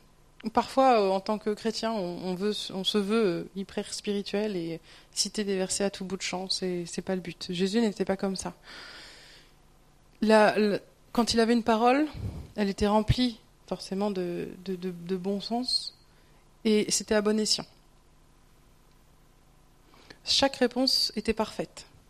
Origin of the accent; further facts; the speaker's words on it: France; Alors là, en tant que Français, le suivant, c'est pour nous.